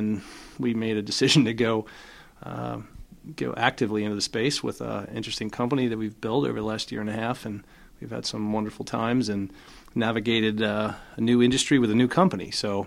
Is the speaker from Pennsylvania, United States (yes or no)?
yes; Pennsylvania, United States; I grew up in Lancaster County, dairy farm family, and so I'm very familiar with farming, and it's kind of in my roots